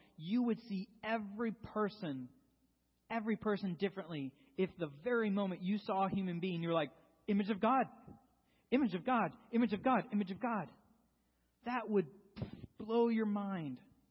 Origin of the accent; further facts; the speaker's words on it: United States; you're a diehard, I am an American.